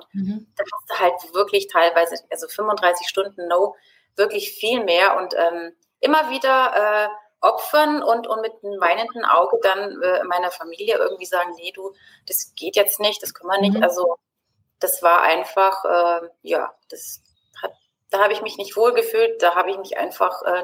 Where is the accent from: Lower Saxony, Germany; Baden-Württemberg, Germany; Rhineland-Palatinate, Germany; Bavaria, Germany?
Bavaria, Germany; Augsburg; Ich komme aus Augsburg in Bayern und lebe hier mit meiner Family. Das ist meine Tochter, mein Mann und mein Hund. Leben wir hier in Augsburg, im schönen Augsburg. Und ja, ich bin 47 Jahre alt.